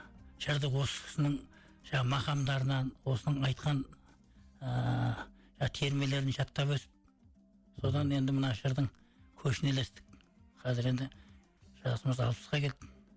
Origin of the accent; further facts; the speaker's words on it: Takhtakopir, Karakalpakstan, Uzbekistan; бала кезімізден туып өскен жеріміз Қарақалпақстан Тақтакөпір ауданы, қазіргі Мүлік совхоз. Осы жерде туып өстік.